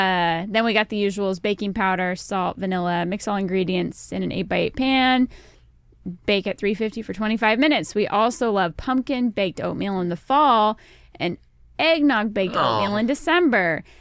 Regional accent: Cincinnati, Ohio, United States; I grew up in Cincinnati

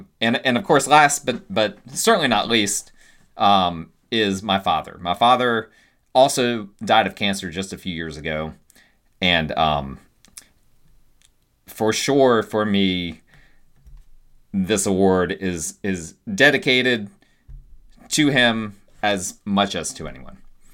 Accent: Dover, New Jersey, United States; born there; which was actually the hospital that I was born in New Jersey way back when, AKA Dover General.

